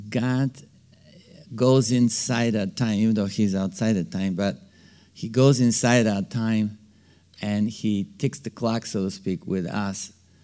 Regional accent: Bulgaria; English is a second language; now in United States; because I'm Bulgarian, even though I'm actually Texan as well, but I don't have the Texan accent quite, because I became a citizen.

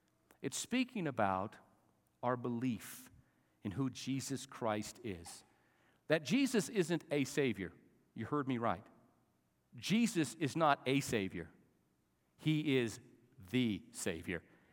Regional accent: Albuquerque, New Mexico, United States; I was raised in Albuquerque.

